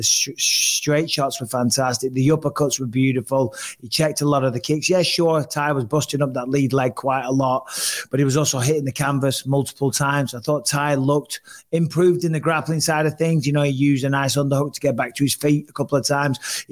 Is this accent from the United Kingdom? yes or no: yes; England, United Kingdom; Like growing up in England, we don't get things like that.